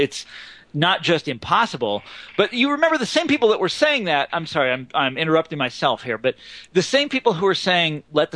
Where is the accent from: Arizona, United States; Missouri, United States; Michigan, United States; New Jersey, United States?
Missouri, United States; Kansas City; I'm from Kansas City. Missouri was always a battleground state.